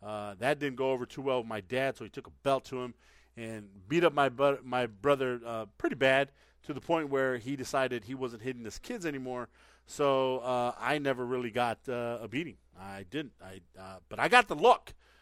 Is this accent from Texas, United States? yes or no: yes; Texas, United States; I grew up in Texas. I'm a kid who grew up in tough part of the neighborhood.